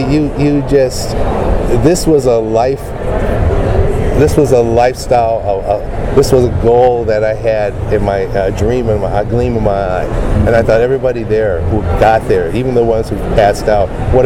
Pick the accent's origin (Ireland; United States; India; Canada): United States; Detroit, Michigan; my hometown of Detroit. It's weird to call Detroit a hometown because if you've ever been to Detroit, it's anything but a town. But it was a township outside Detroit